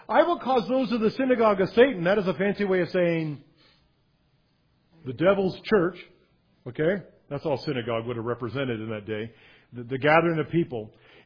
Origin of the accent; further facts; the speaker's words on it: Santa Cruz, California, United States; I grew up in the Santa Cruz area, Santa Cruz Mountains.